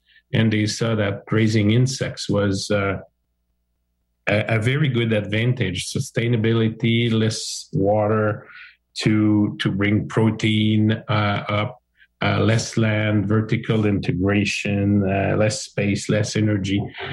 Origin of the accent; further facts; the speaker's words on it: Montreal, Quebec, Canada; I'm an agrologist from Montreal area in Quebec.